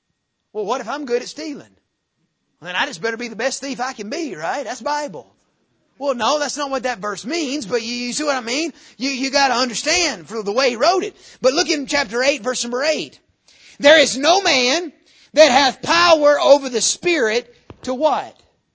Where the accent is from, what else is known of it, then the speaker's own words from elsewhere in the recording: the South, United States; You know, I mean, I'm from the South. I know what that's about, you know.